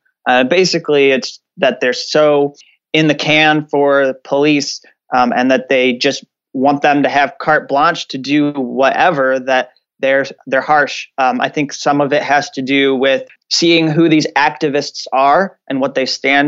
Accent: Indiana, United States; may have seen the video that came out of Elkhart, Indiana, which, you know, this is actually where I grew up nearby here in South Bend.

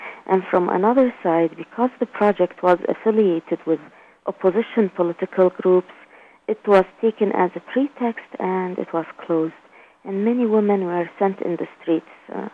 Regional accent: Baghdad, Baghdad Governorate, Iraq; moved away as an adult; I was born in Baghdad, and I lived most of my life in Baghdad. Most of my education I got in Baghdad. I worked as an architect there. Then I obtained my master's in Baghdad. And in the year 1993, I traveled

